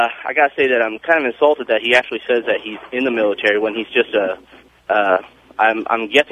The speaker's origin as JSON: {"language": "English", "town": "San Diego", "region": "California", "country": "United States", "tie": "born or raised there", "lives_now": "Valparaiso, United States", "said": "I'm from Valpo, Indiana. I listen to you streaming online. Grew up in San Diego, and I try to listen to anything that's SoCal."}